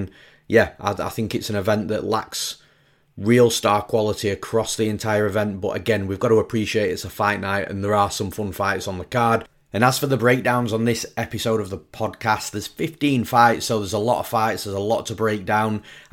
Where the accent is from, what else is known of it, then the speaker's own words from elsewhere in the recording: London, United Kingdom; my home country this weekend in London, England.